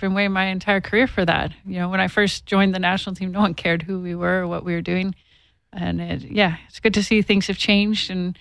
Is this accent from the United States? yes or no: no; Canada; And obviously, as a Canadian, I'd love to see it branch into Canada.